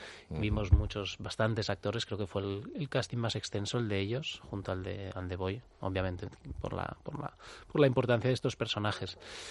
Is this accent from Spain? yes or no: yes; Catalonia, Spain